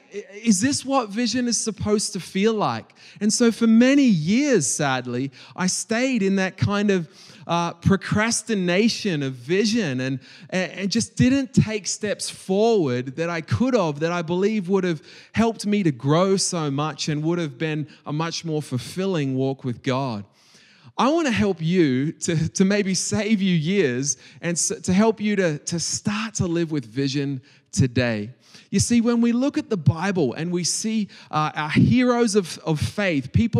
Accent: Australia; now in Hong Kong; growing up in Australia, I am Australian, although I live in Hong Kong.

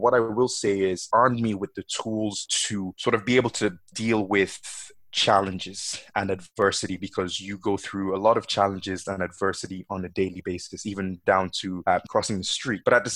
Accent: Benin City, Edo, Nigeria; born there; I'm 25 years old. I was born in Benin City, Nigeria. I've got quite a mixed heritage. So I'm Nigerian, Jamaican, Irish.

